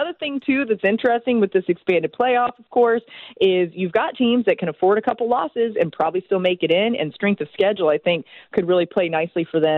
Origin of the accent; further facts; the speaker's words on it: Atlanta, Georgia, United States; also born or lived in Florida; Like, I'm from Atlanta and then went to Florida, so we didn't really do that.